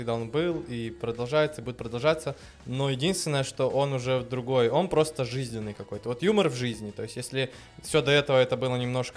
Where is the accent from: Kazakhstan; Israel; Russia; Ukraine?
Ukraine; Kyiv; Мы приехали из Киева